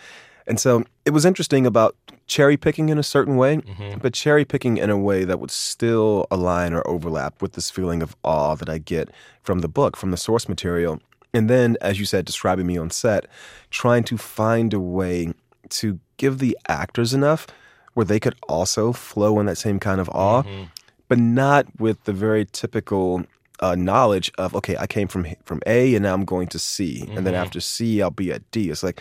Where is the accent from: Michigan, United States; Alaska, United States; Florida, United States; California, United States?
Florida, United States; Miami; But I remember growing up in Miami